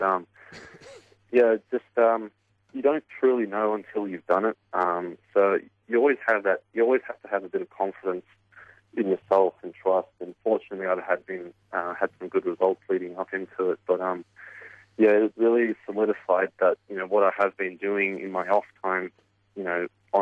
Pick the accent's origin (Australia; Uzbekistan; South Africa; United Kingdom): Australia; now in Las Vegas, United States; even out on the golf course, kind of like my new hometown out here in Las Vegas.